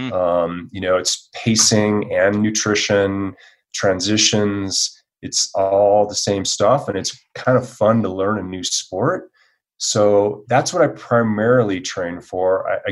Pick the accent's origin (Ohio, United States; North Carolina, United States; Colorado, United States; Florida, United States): Colorado, United States; Fort Collins; now in Boulder, United States; I came from Fort Collins, just, you know, an hour north of here. That's where I grew up. So yeah, Northern Colorado.